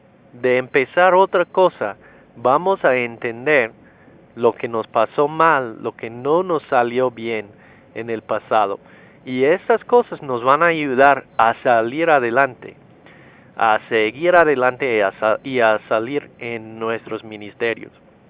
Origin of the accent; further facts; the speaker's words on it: United States; Spanish is a second language; now in Mexico City, Mexico; siendo gringo, en la Ciudad de México no te va a sorprender que me pierdo mucho